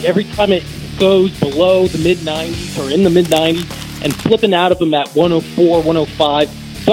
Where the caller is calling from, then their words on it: New Jersey, United States; in New Jersey.